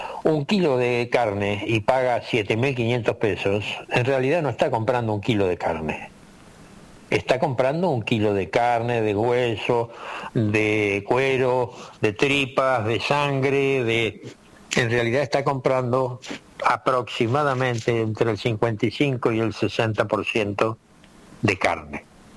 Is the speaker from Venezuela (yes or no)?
no; Argentina; que nosotros como argentinos despreciamos